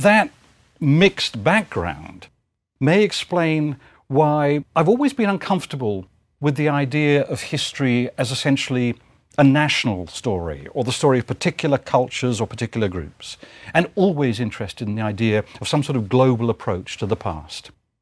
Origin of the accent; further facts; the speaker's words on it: England, United Kingdom; growing up in England, I thought, this is a completely different world from the one I live in.